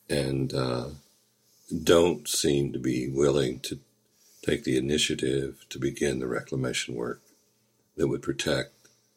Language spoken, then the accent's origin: English; Mount Hope, West Virginia, United States; there were dozens of mining communities around the hub, which was my hometown of Mount Hope.